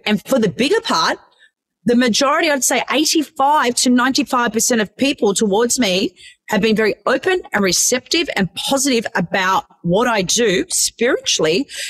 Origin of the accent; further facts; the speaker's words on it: Australia; also born or lived in Croatia; even though I lived in Australia and I'm Australian, but I was born in Croatia